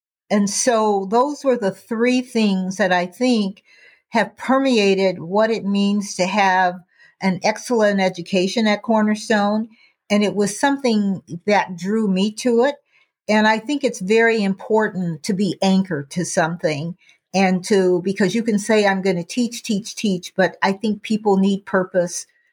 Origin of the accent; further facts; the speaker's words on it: Indiana Harbor, Indiana, United States; up in a small town in Indiana. It's Steel Town, Indiana Harbor, where they had Inland Steel. And so I was born right on Deal Street, and I was born at home